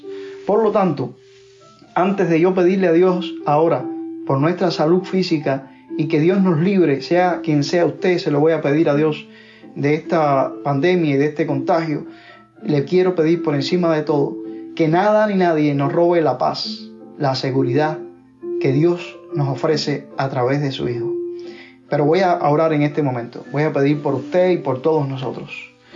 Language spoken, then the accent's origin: Spanish; Cuba